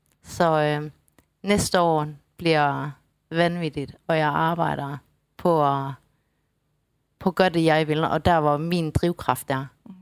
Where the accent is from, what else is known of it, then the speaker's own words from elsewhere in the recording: Aarhus, Central Denmark Region, Denmark; Jeg er fra Aarhus.